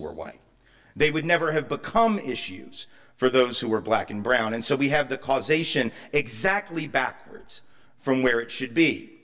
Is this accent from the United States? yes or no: yes; the South, United States; And of course, particularly since I'm from the South